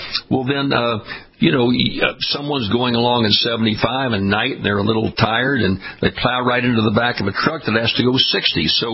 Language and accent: English; Baton Rouge, Louisiana, United States; When you cross the bridge into my hometown of Baton Rouge, Louisiana, one lane.